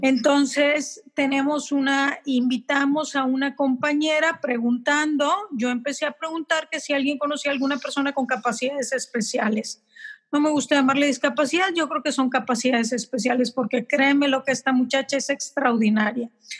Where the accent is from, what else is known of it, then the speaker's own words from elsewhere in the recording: Sabinas, Coahuila, Mexico; soy de Sabinas, Coahuila, México. Nací en Rosita, que es una ciudad enseguida de aquí, de la ciudad donde yo vivo, que es donde había hospitales en aquel entonces. Entonces, la generación del 71, más o menos, ahí nacíamos.